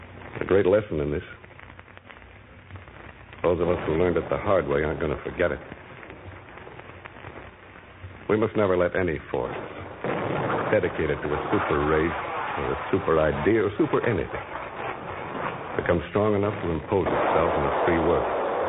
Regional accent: Chillicothe, Ohio, United States; I'm from Chillicothe.

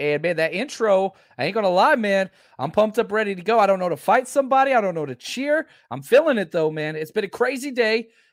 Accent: Dallas, Texas, United States; also born or lived in Oklahoma / Kansas City; You know, I grew up in Dallas and went to college in Oklahoma, which was a big regret as well. Then grad school in Kansas City. Then I went back down to Dallas and started my coaching career.

